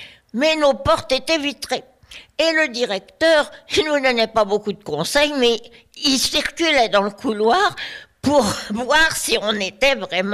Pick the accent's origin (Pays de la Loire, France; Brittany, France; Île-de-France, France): Île-de-France, France; Sarcelles; born there; j'ai décidé de me présenter dans un collège qui était dans ma ville natale, à Sarcelles.